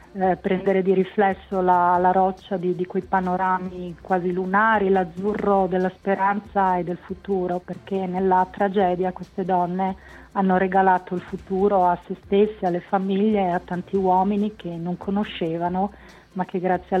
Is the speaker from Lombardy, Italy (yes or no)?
no; Friuli-Venezia Giulia, Italy; oppure il loro ricordo si è tramandato qui in Friuli, devo dire che sono amate moltissimo nella mia terra